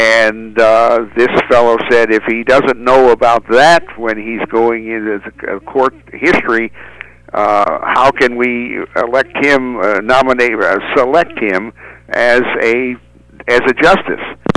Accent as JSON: {"language": "English", "town": "Vincennes", "region": "Indiana", "country": "United States", "tie": "born or raised there", "said": "whose mansion is in Vincennes, Indiana, my hometown"}